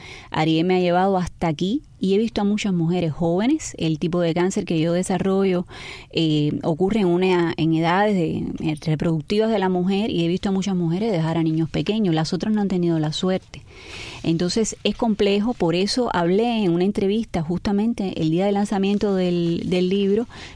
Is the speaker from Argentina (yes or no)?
no; Cuba; y a nivel humano como cubana